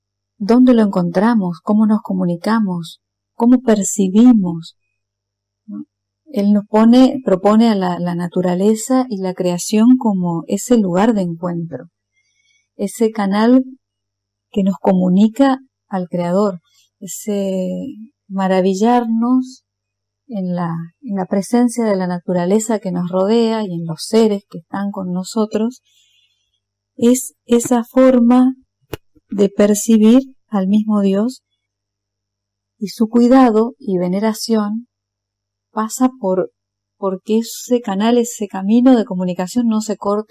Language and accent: Spanish; Corrientes, Argentina; soy de Corrientes, capital